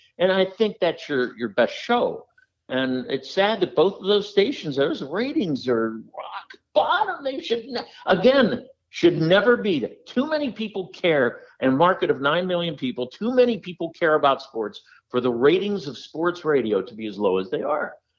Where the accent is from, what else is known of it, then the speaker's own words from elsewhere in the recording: Pittsburgh, Pennsylvania, United States; I grew up in Pittsburgh.